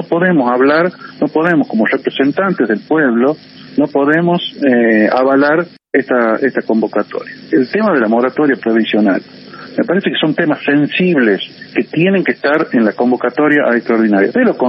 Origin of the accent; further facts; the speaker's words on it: Argentina; parece que no lo podemos mostrar con orgullo como argentinos